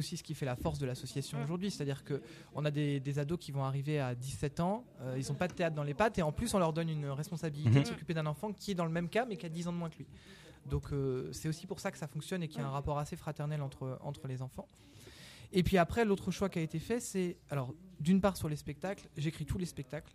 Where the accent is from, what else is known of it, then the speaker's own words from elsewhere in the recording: Sorigny, Centre-Val de Loire, France; En fait, moi, je suis né à Sorigny. Enfin, je suis pas né à Sorigny, mais mes parents sont arrivés à Sorigny en 87. Mm-hmm. C'était un village de 800 habitants, quoi.